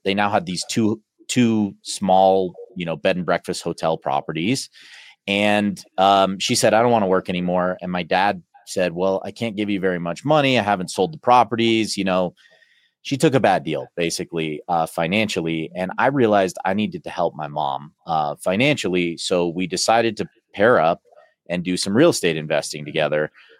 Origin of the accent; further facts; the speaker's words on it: Lake Tahoe, California, United States; So, I grew up in Lake Tahoe, California, one of the most beautiful places in the world.